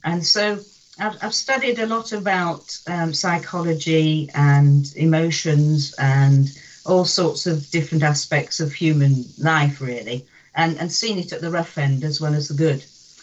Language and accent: English; Harrogate, Yorkshire and the Humber, United Kingdom; also born or lived in Sheffield; Well, as you said, I live in Yorkshire, so I am a Yorkshire lass, and I was born in Sheffield, where I've come back to. And my family was pretty good. I'm one of five siblings, and we grew up in Harrogate.